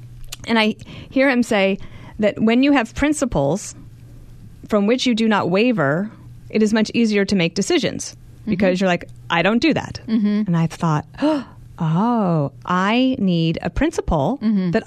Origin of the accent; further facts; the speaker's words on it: Wyoming, United States; also born or lived in Colorado; And of course, I'm from Wyoming and Colorado, so you know, like, I just thought I was like mainstream in my views.